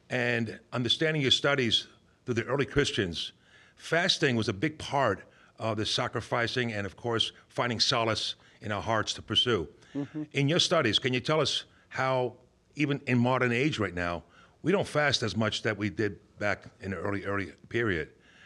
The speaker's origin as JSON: {"language": "English", "town": "Rome", "region": "Lazio", "country": "Italy", "also_born_or_lived": "New York", "moved": "yes", "lives_now": "Raleigh, United States", "said": "Originally from Rome, Italy, and currently relocated from New York to Raleigh, North Carolina."}